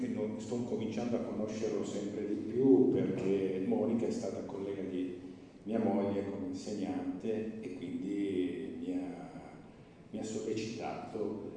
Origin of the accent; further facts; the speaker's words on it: Turin, Piedmont, Italy; vengo da Torino